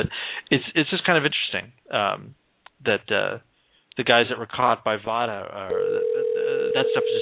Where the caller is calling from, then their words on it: Australia; Because we're calling him from Australia, so I guess it's a sort of country code issue.